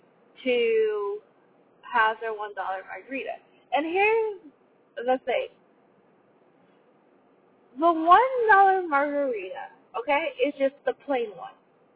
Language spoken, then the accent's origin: English; Canada; Okay, so I'm Canadian.